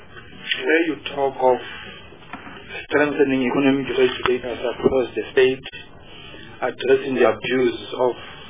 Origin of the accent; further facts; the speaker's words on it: Free State, South Africa; also born or lived in Eastern Cape; Yes, I'm from Free State, Rutland Free State. Born in from Eastern Cape